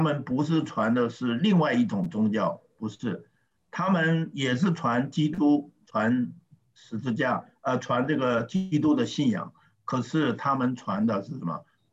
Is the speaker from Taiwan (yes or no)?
yes; Taiwan; also born or lived in Chiayi / Hsinchu / Taipei; 那么我的家就从南部后来搬到嘉义，然后辗转又到了这个新竹哈、啊、到了台北，最后到了台北。所以我那个时候还在念小学